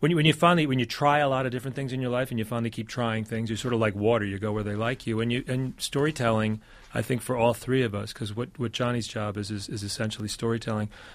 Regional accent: Washingtonville, New York, United States; We grew up in Washingtonville, New York, upstate, sort of a random place to be

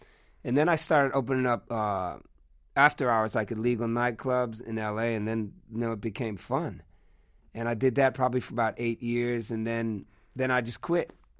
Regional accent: California, United States; growing up in the Bay Area and then, yeah, deciding to become a musician

